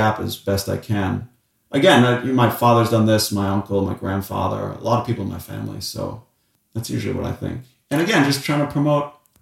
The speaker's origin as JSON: {"language": "English", "region": "Massachusetts", "country": "United States", "tie": "born or raised there", "said": "And growing up in Massachusetts in New England, there was one country music station."}